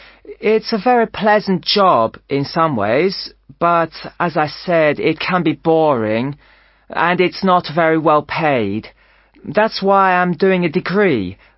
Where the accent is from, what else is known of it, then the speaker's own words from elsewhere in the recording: Thailand; English is a second language; I'm from Thailand.